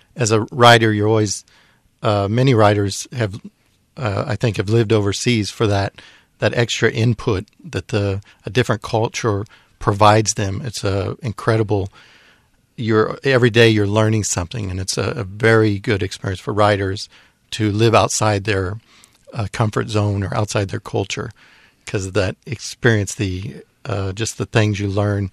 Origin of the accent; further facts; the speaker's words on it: United States; now in abroad; I mean, myself, being an American, we're very a little bit distant and closed off